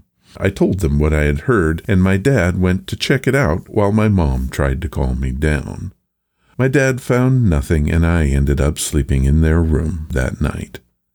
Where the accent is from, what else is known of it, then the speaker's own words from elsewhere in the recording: Texas, United States; Growing up in Texas, a shady cool lake was a welcome reprieve.